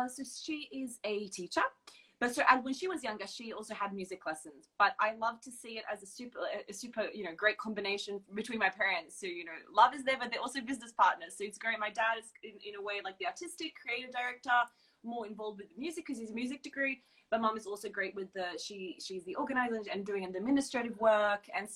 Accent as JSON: {"language": "English", "town": "Sydney", "region": "New South Wales", "country": "Australia", "tie": "born there", "said": "No, I was born in Sydney, in Australia. So our heritage is Bosnian."}